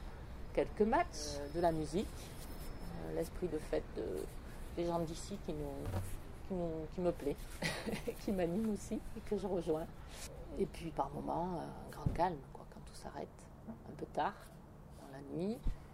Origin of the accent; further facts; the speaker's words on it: Juvignac, Occitanie, France; Je reviens m'installer dans ma région natale, ici, à côté de Montpellier, à Juvignac, avec ma fille.